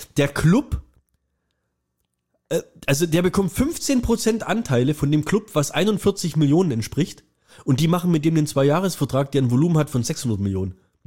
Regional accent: Dresden, Saxony, Germany; ich komme aus Dresden.

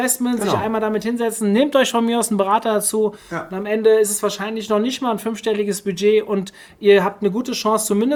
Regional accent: Hofheim, Germany; auf Friseur Hofheim, meine Heimatstadt

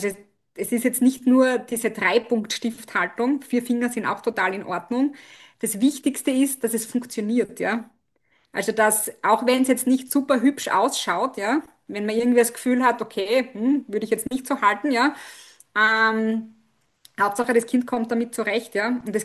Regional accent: Austria; In der zweiten Klasse wird bei uns in Österreich mit der Schreibschrift meistens begonnen.

